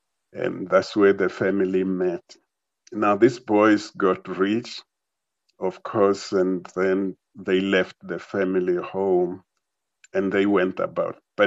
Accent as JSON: {"language": "English", "town": "Tzaneen", "region": "Limpopo", "country": "South Africa", "tie": "born or raised there", "said": "I grew up in Tzanin, and everybody around my father and where we were going, every father was going to Johannesburg"}